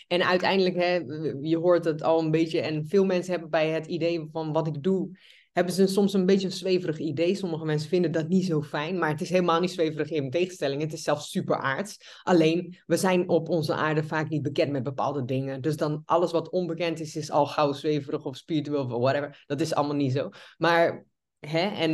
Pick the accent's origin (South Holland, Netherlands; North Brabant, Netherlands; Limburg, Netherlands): South Holland, Netherlands; Spijkenisse; ik ben 35 jaar en ik kom uit Spijkenisse.